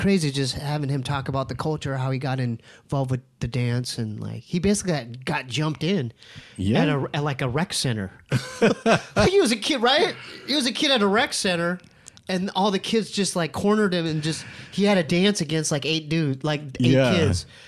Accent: Poway, California, United States; And I'm from Poway. I'm from like the suburb school.

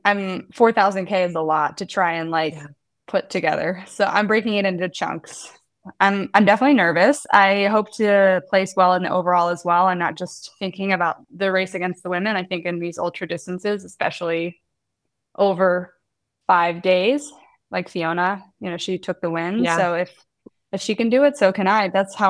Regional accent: United States; because as an American, we don't, when there's a circle with a bike in it, I think like, oh, you can go that way.

